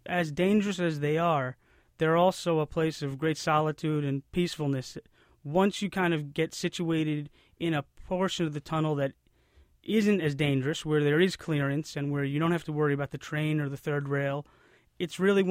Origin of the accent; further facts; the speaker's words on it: Brooklyn, New York, United States; Yes, I am. I'm born and raised in Brooklyn, and I've lived in the city for 33 years now.